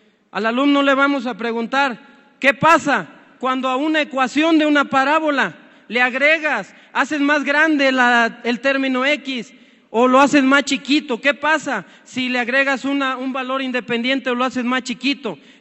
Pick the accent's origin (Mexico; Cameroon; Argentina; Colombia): Mexico; transformar la verdadera educación que necesitamos como mexicanos, como sociedad